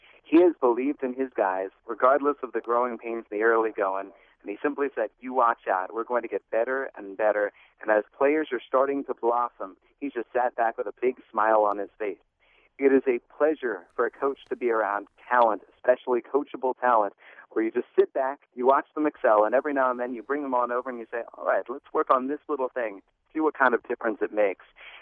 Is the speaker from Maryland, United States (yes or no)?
yes; Maryland, United States; When I was growing up in Maryland, if there was any hint of a forecast of snow, school would be canceled.